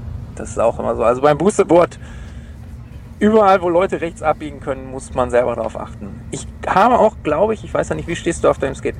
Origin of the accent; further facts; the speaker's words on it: Gelsenkirchen, North Rhine-Westphalia, Germany; ich bin auch in der Stadt aufgewachsen, in Gelsenkirchen, im wunderschönen Gelsenkirchen.